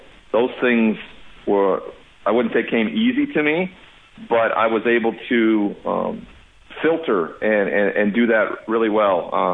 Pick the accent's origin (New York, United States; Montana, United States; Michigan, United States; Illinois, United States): Montana, United States; I'm from Montana. That's the biggest hurdle to ever get over.